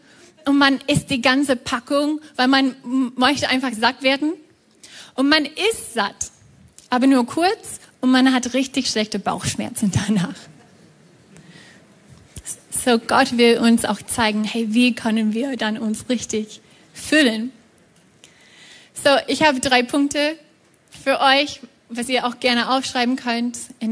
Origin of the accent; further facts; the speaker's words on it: United States; German is a second language; Sorry, ich bin auch aus Amerika manchmal, ich weiß nicht, wie man das auf Deutsch sagt.